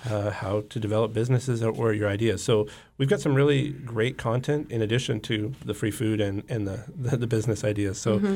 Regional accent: Juneau, Alaska, United States; also born or lived in Bay Area; So I grew up in Juneau, but I recently moved back from the Bay Area

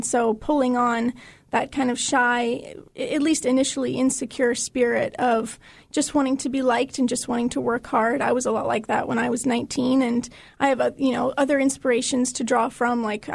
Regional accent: Florida, United States; born there; also born or lived in Tampa / New Orleans; I was born in Florida and my family's Coast Guard family, so we've moved a lot of different places. And so we lived in Tampa. We also lived in New Orleans, Louisiana, for 1990 to 1992

